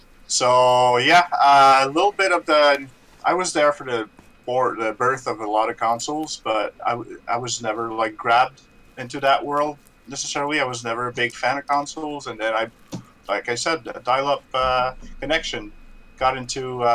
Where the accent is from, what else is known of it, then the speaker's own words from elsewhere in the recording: Montreal, Quebec, Canada; accent: French; I'm originally from Montreal. You can see as the little French accent when I'm talking. I'm in my 30s.